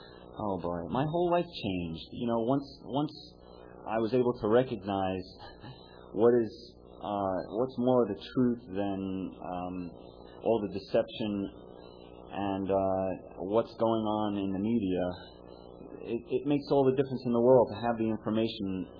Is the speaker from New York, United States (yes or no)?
yes; New York, United States; I'm from New York.